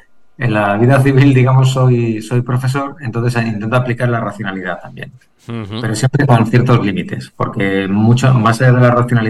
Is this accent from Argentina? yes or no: no; Madrid, Community of Madrid, Spain; yo en realidad viví de pequeño en el barrio del Pilar y luego ya de joven, en la juventud, la pasé en Hortaleza. Y ahí sigo viviendo hasta ahora.